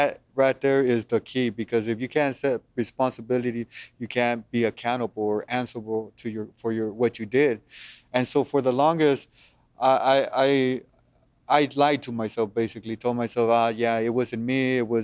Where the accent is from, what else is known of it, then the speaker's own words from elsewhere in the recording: Los Angeles, California, United States; My parents are from Mexico. So when they came over here, I was born in Los Angeles, Long Beach. I grew up in Southeast Los Angeles.